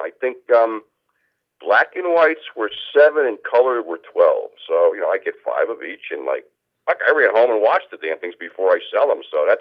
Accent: Newark, New Jersey, United States; I remember, because I grew up around the Oranges in Newark and stuff like that.

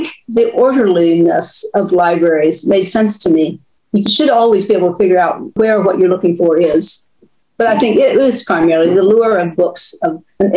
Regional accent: Virginia, United States; Well, we lived in the country. There was a big pond across the road from us, so we went swimming every day.

